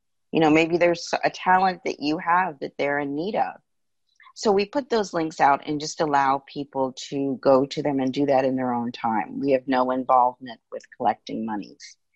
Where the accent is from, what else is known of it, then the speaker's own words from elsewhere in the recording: Hudson Valley, New York, United States; And I'm also from the Hudson Valley. On weekends, I'm up there, and sometimes during the week.